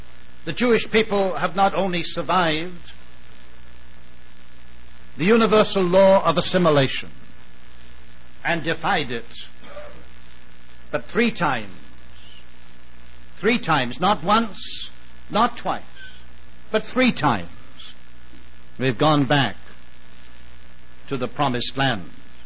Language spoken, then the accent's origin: English; United Kingdom; born or raised there